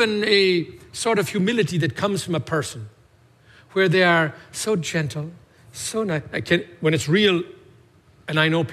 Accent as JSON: {"language": "English", "country": "Ireland", "tie": "born or raised there", "lives_now": "United States", "said": "I grew up in Ireland looking at the stained glass windows in the churches and seeing the halos and thinking that holiness"}